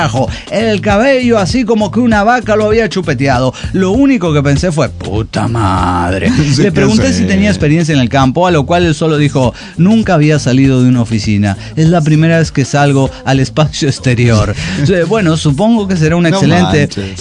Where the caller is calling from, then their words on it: Puebla, Mexico; de Puebla, México.